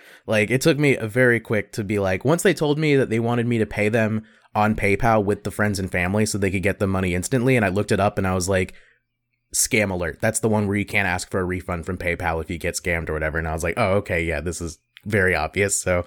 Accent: South Carolina, United States; And I was like, I'm from South Carolina.

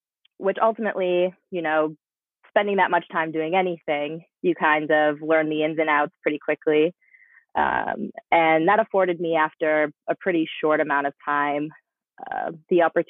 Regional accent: Michigan, United States; So I grew up in Michigan and from a small town, lots of farms and things like that.

